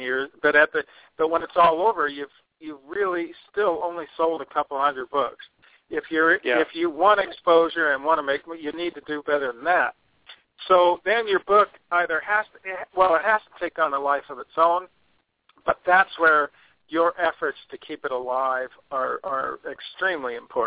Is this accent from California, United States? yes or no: yes; Montclair, California, United States; I have, Steve and I, for anyone that's interested, go back to, we grew up together in Montclair, California.